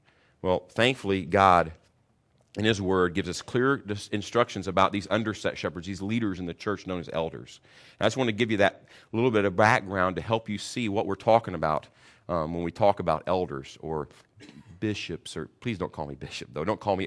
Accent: Kentucky, United States; I'm from Kentucky, so I can say that.

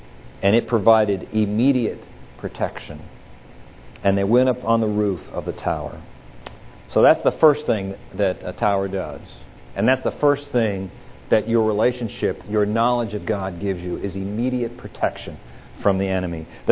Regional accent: Texas, United States; We're from Texas, so let me just say something about the Alamo.

